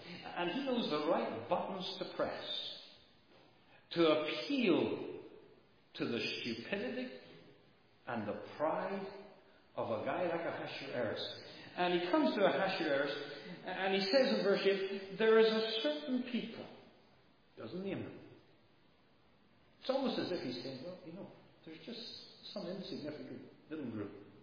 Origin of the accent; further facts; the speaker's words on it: Kilkenny, Leinster, Ireland; I remember growing up in Kilkenny, and there was a Jewish family who came to school. They had a factory in the town.